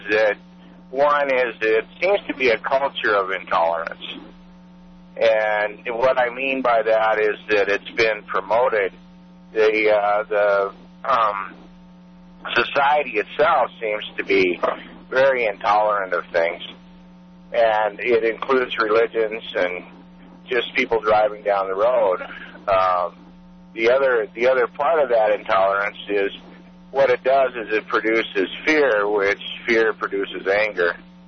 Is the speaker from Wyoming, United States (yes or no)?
yes; Wyoming, United States; I grew up in Wyoming.